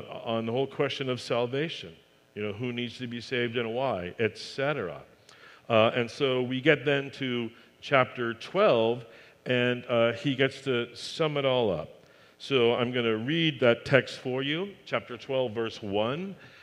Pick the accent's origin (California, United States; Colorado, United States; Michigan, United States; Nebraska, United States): California, United States; So I grew up in the Bay Area, the peninsula, but my uncles were farmers west of Roseville.